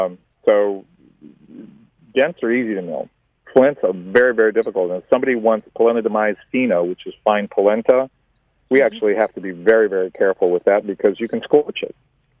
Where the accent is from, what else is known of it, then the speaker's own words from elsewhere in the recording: San Diego, California, United States; when I was growing up in San Diego. So we were raised kind of Carolina low country.